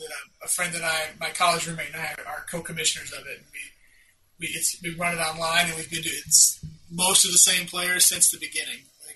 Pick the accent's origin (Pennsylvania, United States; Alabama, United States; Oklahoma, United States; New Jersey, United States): Alabama, United States; because I grew up in Alabama, right?